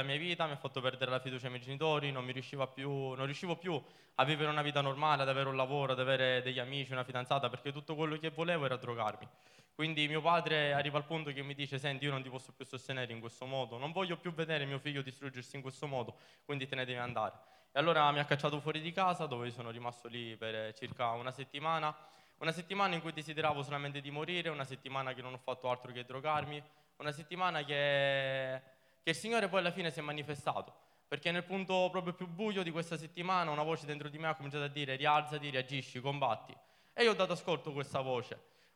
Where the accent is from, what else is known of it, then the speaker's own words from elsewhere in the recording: Catania, Sicily, Italy; io vengo da Catania, ho 22 anni, all'età di 14 anni, vengo da una famiglia cristiana.